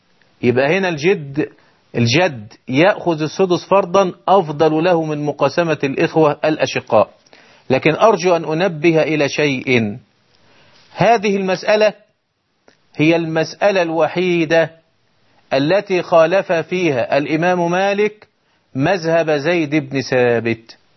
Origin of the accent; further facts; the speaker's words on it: Egypt; فعلى المعمول به عندنا في مصر